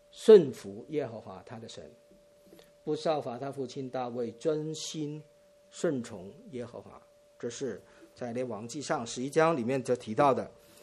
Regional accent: Hong Kong; 因为我是香港人的，所以我比较留意香港的新闻。

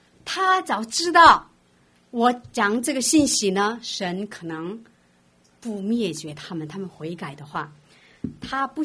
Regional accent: South Korea; Chinese is a second language; 好像我们韩国人啊对于日本人

